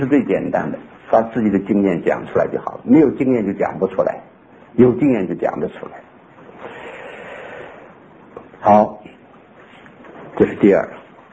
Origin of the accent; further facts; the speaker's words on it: North China, China; 在我的家乡华北，这个有一种树叫做酸楂